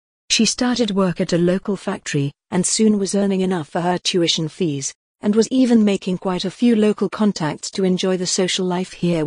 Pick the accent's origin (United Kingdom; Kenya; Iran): Kenya; We're from Kenya. Initially, we had opted for accommodation with fellow Kenyans, assuming it would be comfortable if we stayed with members of our community.